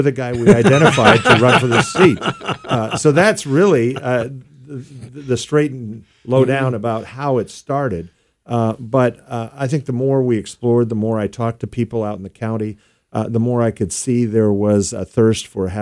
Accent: San Diego, California, United States; Well, sure. Born and raised in San Diego, second generation San Diego.

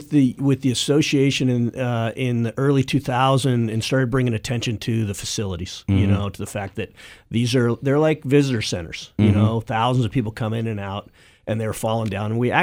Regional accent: California, United States; Sure. Yeah, I grew up in Orange County. I grew up in a time when it was still orange groves and wheat fields, and it was a great place to grow up.

